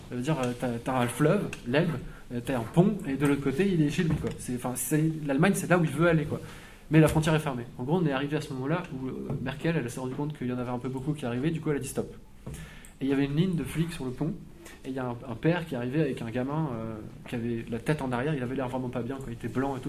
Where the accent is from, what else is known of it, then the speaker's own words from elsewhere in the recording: Grand Est, France; Et moi je suis alsacien, je comprends pas l'allemand